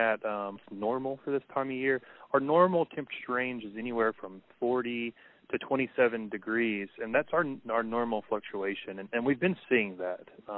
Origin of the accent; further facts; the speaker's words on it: Tennessee, United States; now in Juneau, United States; I've been in Juneau for 3 years now, but I'm from Tennessee, so I miss the sunshine on these long bouts of rainy weather.